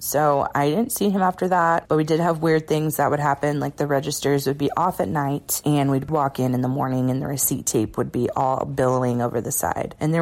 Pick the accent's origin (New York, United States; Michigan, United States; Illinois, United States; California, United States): California, United States; Bakersfield; I am from Bakersfield, California